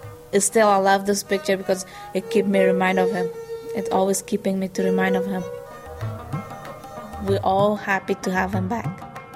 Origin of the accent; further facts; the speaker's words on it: Afghanistan; English is a second language; now in United States; he was asking me where my accent from, and I said, I'm from Afghanistan.